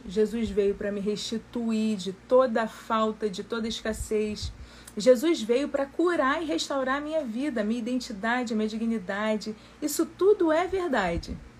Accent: Brazil; que todos nós temos raízes de idolatria, como brasileiros.

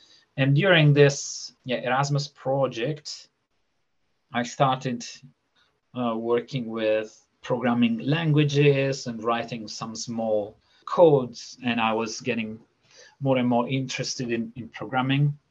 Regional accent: Rome, Lazio, Italy; English is a second language; Yeah, so I'm Italian. I was born in Rome. And pretty much, yeah, I grew up there. I did all my studies there.

